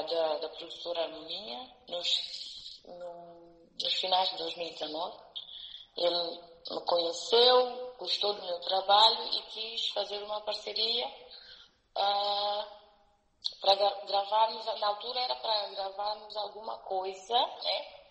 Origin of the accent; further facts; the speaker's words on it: São Tomé, São Tomé & Príncipe; para dizer que eu nasci em São Tomé, cresci em São Tomé, e a primeira vez que tive contato com Cabo Verde foi em 2005